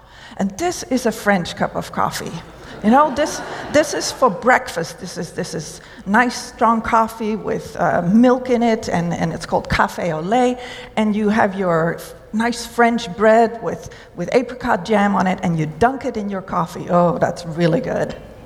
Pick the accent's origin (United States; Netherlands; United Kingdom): Netherlands; Well, I am from the Netherlands.